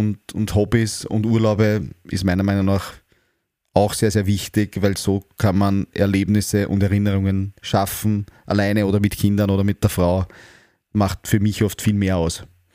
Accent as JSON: {"language": "German", "country": "Austria", "said": "Gerade im Österreich, bei uns in Österreich oder im Dachraum ist es dann oft sehr der Neid"}